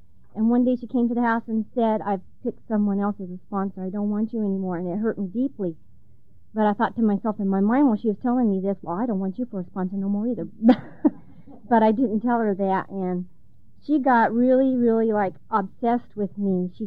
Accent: Aberdeen, South Dakota, United States; and I'm from Aberdeen, South Dakota.

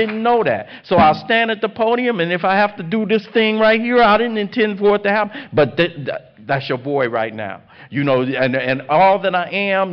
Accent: Watts, California, United States; I'm from Watts. I don't cry.

